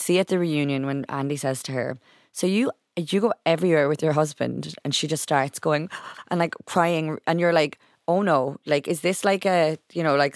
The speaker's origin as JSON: {"language": "English", "country": "Ireland", "said": "now as an Irish person, I think this resonates a bit. Like, if you've lived in Ireland, you'll be like, oh my God."}